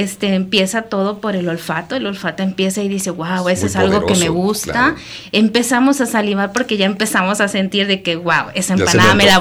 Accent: Mexico; nosotros, verdaderos mexicanos y poniendo nuestra raíz del maíz presente

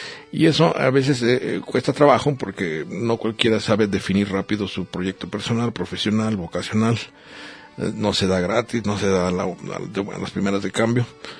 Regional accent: Mexico; Somos los mexicanos sexenales.

